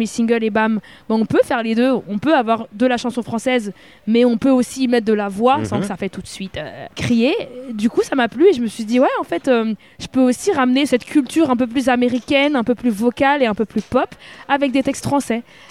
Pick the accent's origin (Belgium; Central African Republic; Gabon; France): Belgium; Flanders; Et donc, moi, c'est vrai que j'ai grandi en région flamande. Voilà. Donc, je parle parfaitement le néerlandais comme le français.